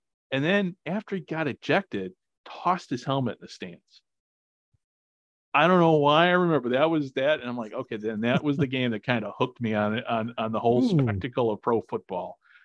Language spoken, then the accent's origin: English; Chicago, Illinois, United States; And while I grew up in Chicago, loved the Bears